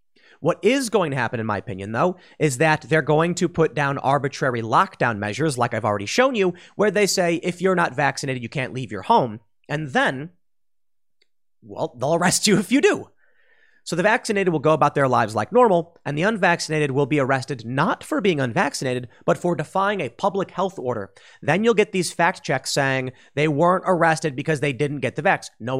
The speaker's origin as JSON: {"language": "English", "region": "Illinois", "country": "United States", "tie": "born or raised there", "said": "Cook County. I'm from Cook County. It's Chicago in the suburbs. It's terrifying. I grew up in Cook County until I was just about to turn 18. And then I moved to DuPage County."}